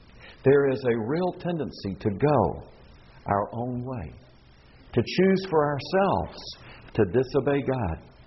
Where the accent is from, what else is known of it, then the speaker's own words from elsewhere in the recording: United States; born there; the world that I was born into in America is very different than the America that I know today.